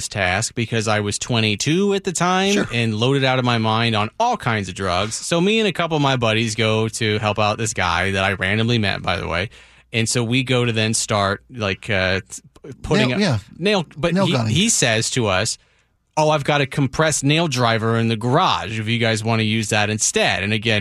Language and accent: English; United States; that's my decision as an American, right?